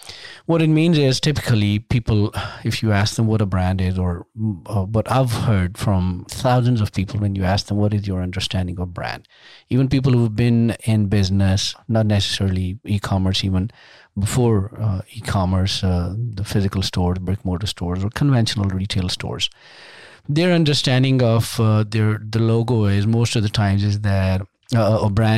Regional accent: Pakistan; now in Sugar Land, United States; I am originally an immigrant. I was born in Pakistan. Grew up in Pakistan. I came here, as I said, about 20 years ago.

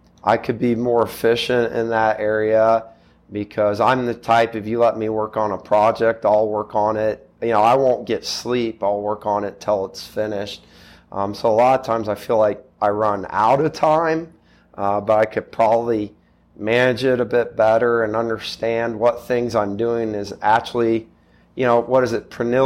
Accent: Drexel, Missouri, United States; Growing up in Drexel, you know, playing Adrian, there's always that rivalry

